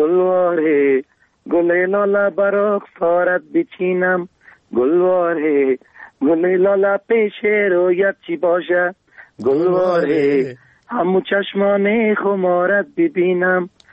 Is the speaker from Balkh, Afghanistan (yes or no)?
no; Kabul, Afghanistan; من از مالیت کابل هستم.